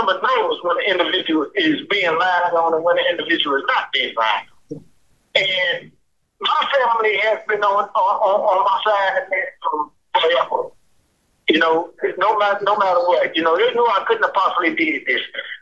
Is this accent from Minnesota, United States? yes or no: no; St. Louis, Missouri, United States; I had a nice reputation of as a youngster growing up in the city of St. Louis.